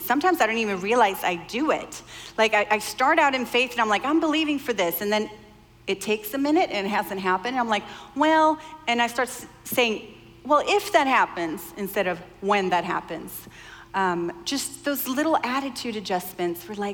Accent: Sweden; I grew up in Sweden and most people, when I grew up, I was the only Christian in my school.

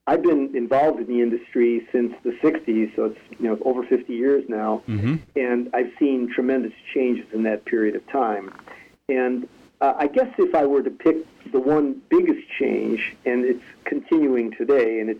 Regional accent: Chicago, Illinois, United States; I'm native Chicagoan, born and raised here

